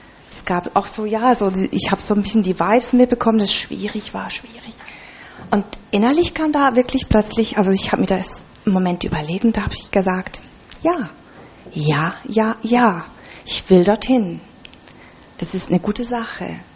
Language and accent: German; Biel, Bern, Switzerland; also ich komme aus Biel, aus der Schweiz, und dort gibt es das, also dort habe ich sowas nie wahrgenommen